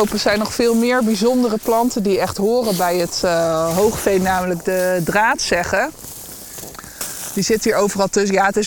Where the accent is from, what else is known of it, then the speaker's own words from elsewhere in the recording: Leersum, Utrecht, Netherlands; ik ben zelf opgegroeid in Leersum op de Utrechtse Heuvelrug. Dus ik kon altijd vanuit huis zo in het bos wandelen en naar de uiterwaarden.